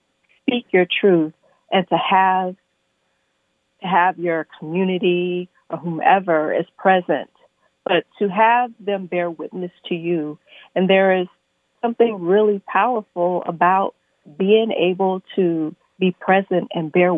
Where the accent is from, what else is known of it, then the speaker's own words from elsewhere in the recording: the South, United States; So part of it was I grew up in the South, and I thought about all the women who had raised me